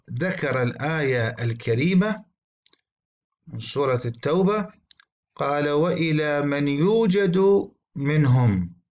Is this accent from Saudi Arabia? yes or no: no; Iraq; يقع السؤال عندنا في العراق بكثرة من قبل البعض الفلاحين